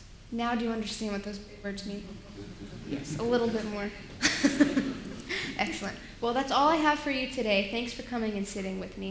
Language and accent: English; United States; I'm from America and I'm different, which I hope isn't a bad thing.